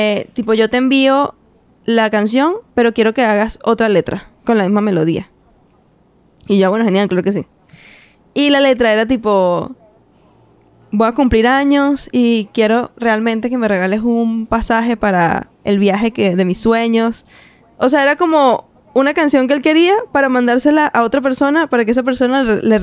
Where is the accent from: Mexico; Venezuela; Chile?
Venezuela; Cagua, Aragua; moved away as an adult; now in Caracas, Venezuela; cuando yo me mudé a Caracas, porque soy de Aragua, de Cagua